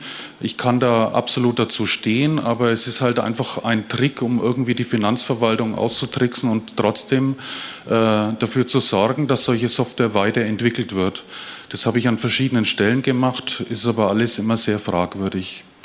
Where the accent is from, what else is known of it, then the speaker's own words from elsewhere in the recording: Nuremberg, Bavaria, Germany; ich komme aus Nürnberg.